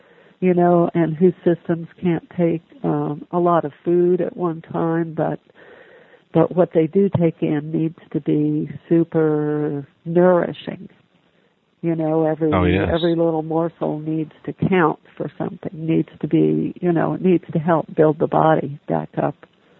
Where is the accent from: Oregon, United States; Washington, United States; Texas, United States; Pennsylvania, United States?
Pennsylvania, United States; Philadelphia; I was from the Philadelphia area at the time and always needed a place to stay.